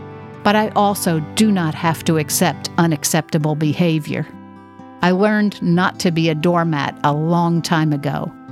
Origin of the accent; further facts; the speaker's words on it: New York City, New York, United States; also born or lived in the South; now in New England, United States; As I have mentioned before, I grew up in New York City. Then for a 16-year period, I lived in the South. And about 10-plus years ago, moved to New England.